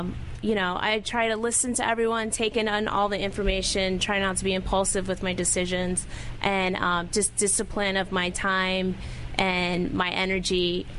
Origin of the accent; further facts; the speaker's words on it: El Paso, Texas, United States; I'm from El Paso, Texas.